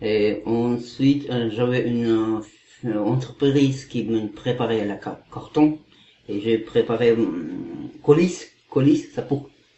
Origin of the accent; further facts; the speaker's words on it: Kazakhstan; moved away; je suis kazakh, je viens du Kazakhstan, j'ai 48 ans.